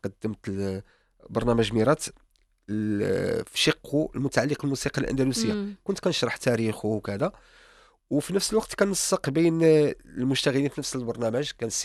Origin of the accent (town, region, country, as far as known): North, Morocco